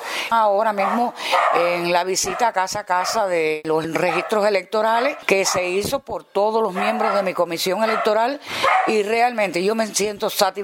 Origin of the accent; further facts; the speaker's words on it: Cuba; como mujer, como revolucionaria, como cubana